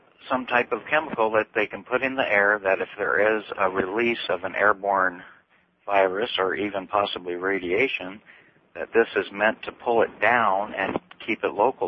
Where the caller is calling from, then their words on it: Seattle, Washington, United States; I'm calling from Seattle. I listen on Como 1000 Talk Radio.